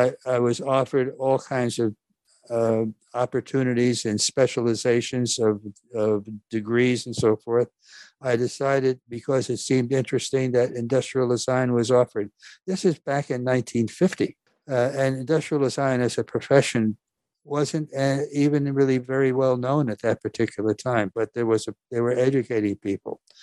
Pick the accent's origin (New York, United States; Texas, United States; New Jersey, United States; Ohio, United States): New York, United States; I was born and raised here in New York. We were far from a wealthy family. As a matter of fact, Dad worked hard. Mom was an immigrant. I'm second generation. It was a Norwegian family